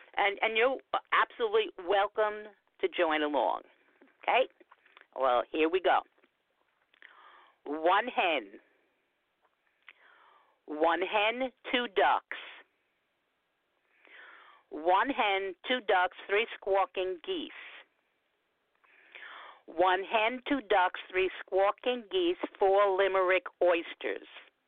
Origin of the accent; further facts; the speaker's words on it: New York City, New York, United States; I was born and raised in New York City. People ask me if I'm from Queens, and I tell them, no, my folks are straight.